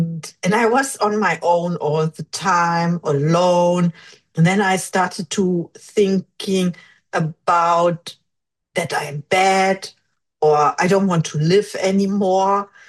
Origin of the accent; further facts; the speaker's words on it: Germany; English is a second language; now in United States; I'm originally from Germany.